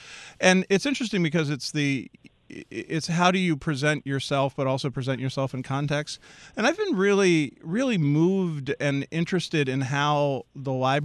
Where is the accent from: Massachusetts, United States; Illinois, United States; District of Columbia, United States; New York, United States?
District of Columbia, United States; Washington; I grew up in, I was born in Washington, D.C. I love that city very much.